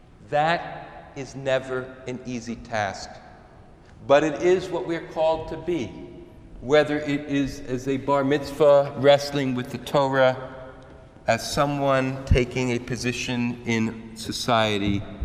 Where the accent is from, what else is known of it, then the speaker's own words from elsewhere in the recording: United States; And I think it reminds us that as an American, we can look at public policy in a great many ways